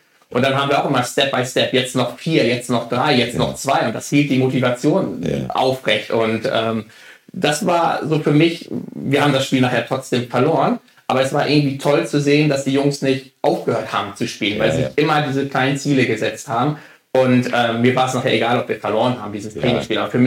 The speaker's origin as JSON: {"language": "German", "town": "Schellhorn", "region": "Schleswig-Holstein", "country": "Germany", "tie": "born or raised there", "said": "Also ich bin ja im Kreis Plön groß geworden, Schellhorn, Pilz, so die kleine Welt."}